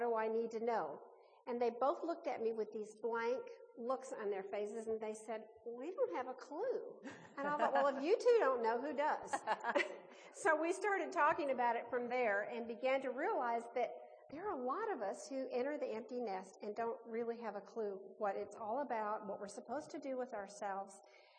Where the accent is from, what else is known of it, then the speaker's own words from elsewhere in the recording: Illinois, United States; And I grew up near Chicago.